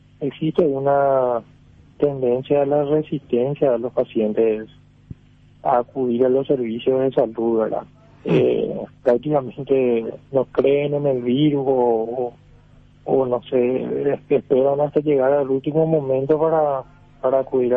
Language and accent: Spanish; Asunción, Paraguay; Yo soy de Asunción.